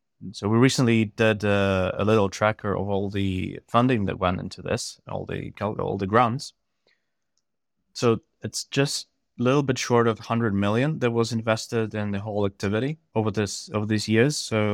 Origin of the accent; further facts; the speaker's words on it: Ukraine; also born or lived in Kyiv, Ukraine; So I did a degree in applied physics in Kyiv. So I'm originally from Ukraine.